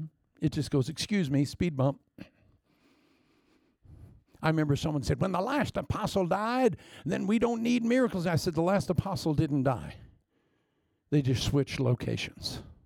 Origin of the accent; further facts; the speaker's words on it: Agoura Hills, California, United States; where are you from? I said, California. Where? Agoura Hills, California.